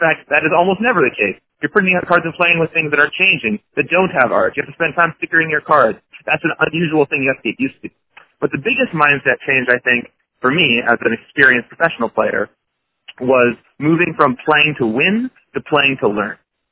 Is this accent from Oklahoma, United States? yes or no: no; Seattle, Washington, United States; because I grew up in Seattle, which is very fortunate for wanting to work at Wizards.